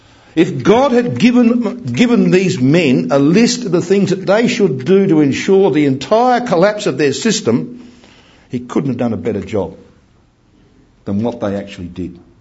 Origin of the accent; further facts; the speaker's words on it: Queensland, Australia; I come from Queensland, huge state, 1,200 miles long, 1,000 miles wide